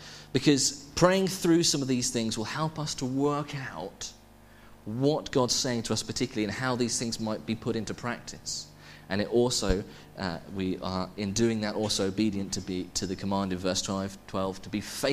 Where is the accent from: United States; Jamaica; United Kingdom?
United Kingdom; Worthing, South East England; I grew up in Worthing, on the seafront next to Brighton.